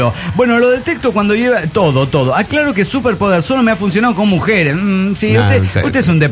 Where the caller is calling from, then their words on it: Comitán, Chiapas, Mexico; de Comitán, Chiapas, México.